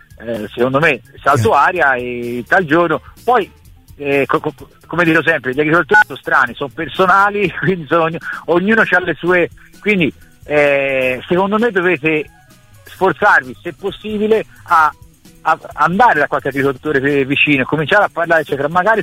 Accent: Varese, Lombardy, Italy; sono da Varese.

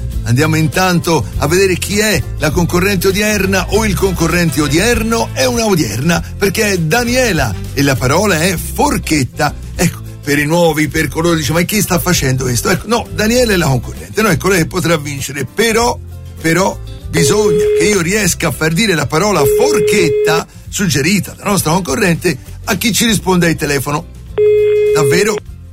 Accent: Florence, Tuscany, Italy; Esatto, io sono di Firenze, si sente, ma...

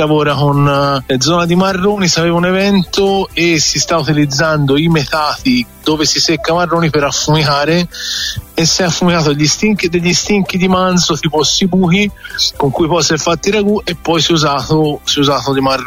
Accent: Tuscany, Italy; Io vengo da Mugello, quindi da una zona di confine, quindi sa Bologna vicino

